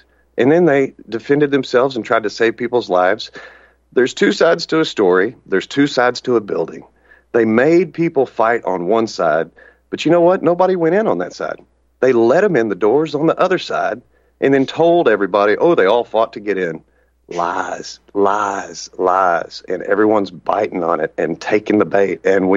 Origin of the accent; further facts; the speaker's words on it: Texas, United States; I'm a carpenter from East Texas.